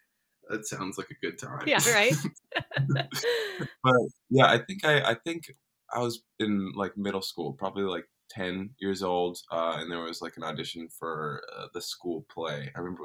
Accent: Dallas, Texas, United States; I grew up in Dallas, Texas, which is not the, biggest place for, the arts and entertainment. It's more oil than anything.

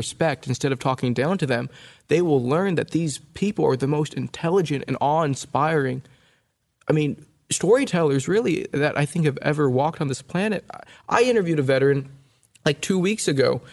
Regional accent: United States; I was born and raised in the U.S. I'm American.

